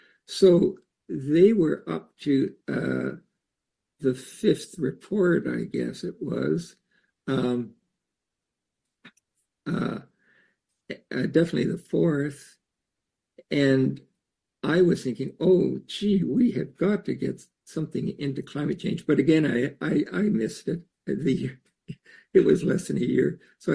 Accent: Ontario, Canada; I was born and raised back in Eastern Canada, Guelph High School, Ottawa, undergrad in London, Ontario.

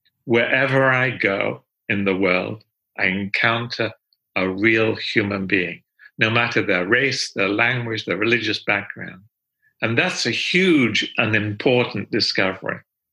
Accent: England, United Kingdom; now in United States; Everybody expects me in the United States to drink tea as an English person, but I don't drink tea.

